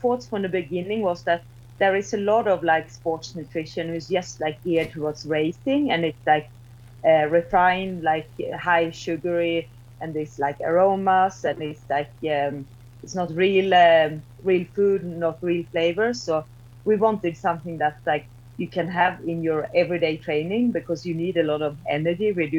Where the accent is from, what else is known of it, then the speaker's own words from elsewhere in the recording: Sweden; English is a second language; now in Norway; yes, I'm from Sweden, but currently living in Norway. And right now I'm in Arizona, Flagstaff.